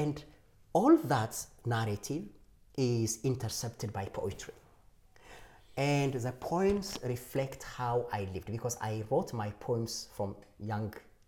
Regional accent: Ethiopia; now in Australia; I don't see myself just as an Ethiopian.

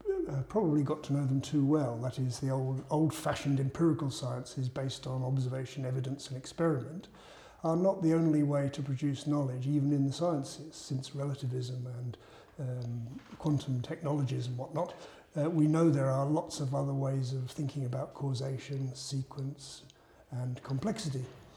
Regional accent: England, United Kingdom; also born or lived in London; now in Cardiff, United Kingdom; Yes, I was born in London and grew up in various places around England, and then spent my academic career and my working career in Wales, in Cardiff.

